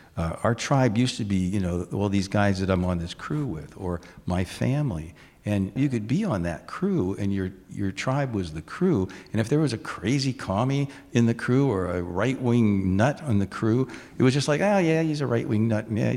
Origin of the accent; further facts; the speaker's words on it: Seaside, Oregon, United States; And because I came from Seaside, which was 15 miles south of Astoria, we had the Seaside Signal.